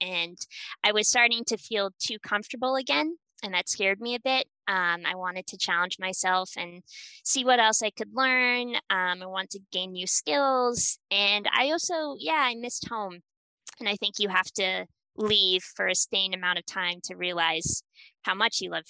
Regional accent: New Hampshire, United States; moved away as an adult; now in Bratislava, Slovakia; I'm from New Hampshire originally, and I moved to Bratislava in November of 2017.

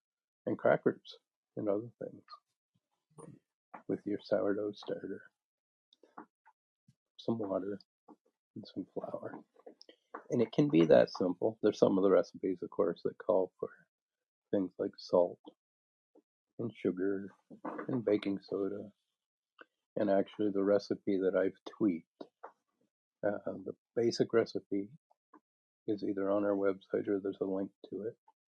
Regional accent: Little River, Nova Scotia, Canada; I'm from Yarmouth County, Nova Scotia, in the village of Little River, Yarmouth County, Nova Scotia

